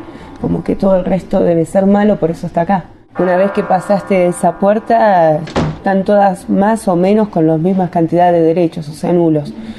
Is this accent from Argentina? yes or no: yes; Buenos Aires, Argentina; soy de Buenos Aires, Argentina. Mi edad es de 33 años.